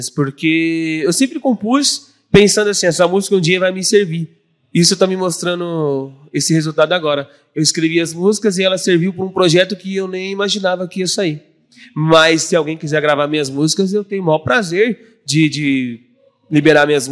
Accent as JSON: {"language": "Portuguese", "region": "South Region", "country": "Brazil", "lives_now": "São Paulo, Brazil", "said": "quando eu parei de jogar bola, que eu vim do Sul para São Paulo"}